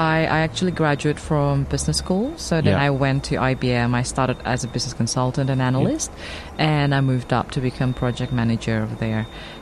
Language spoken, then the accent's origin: English; Jakarta, Indonesia; now in France; I was originally from Indonesia, Jakarta.